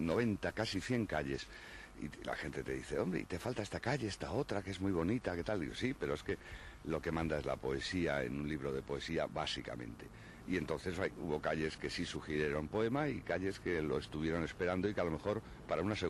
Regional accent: Madrid, Community of Madrid, Spain; a los de Madrid siempre nos exigen pedigrí, pues entonces yo insisto más.

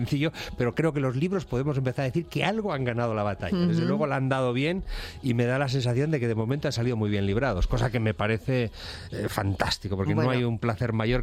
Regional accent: Galicia, Spain; Que yo, que soy gallego y entonces ciertamente aficionado al marisco.

